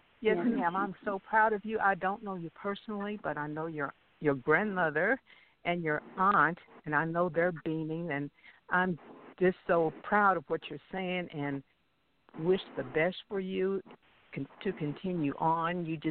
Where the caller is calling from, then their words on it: Louisville, Kentucky, United States; from Louisville.